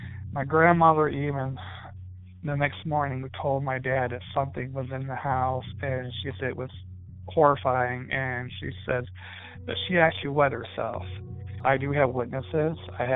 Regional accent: Fort Wayne, Indiana, United States; I'm from Fort Wayne, Indiana.

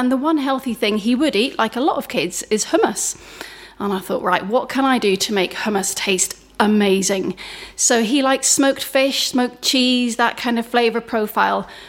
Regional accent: Northern Ireland, United Kingdom; I come from a catering family. I grew up in Northern Ireland.

